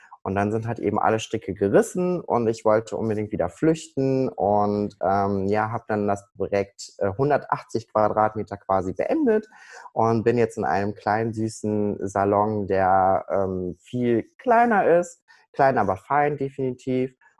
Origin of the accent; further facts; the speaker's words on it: Cologne, North Rhine-Westphalia, Germany; ich bin 26 Jahre alt, ich komme aus der wunderschönen Stadt Köln